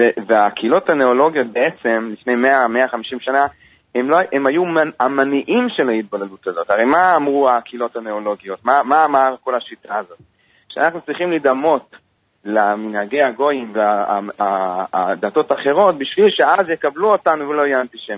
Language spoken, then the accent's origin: Hebrew; Hungary; כן, אני בעצמי יליד המקום, וכמו שהזכרתם, ואני רואה שיש לכם עין חדה, כי באמת בהונגריה